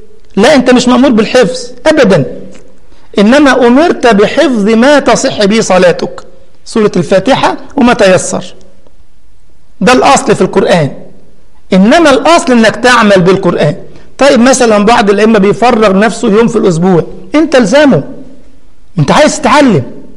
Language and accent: Arabic; Egypt; وكان ساعتها ربع جنيه زمان عندنا في مصر يعني.